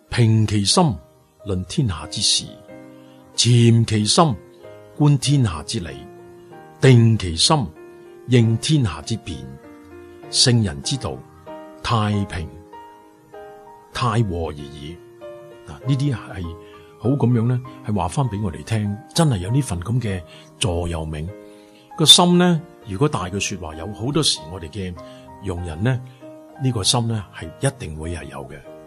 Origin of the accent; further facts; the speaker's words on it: China; 我们中国人有句说话，即会说是有容乃大。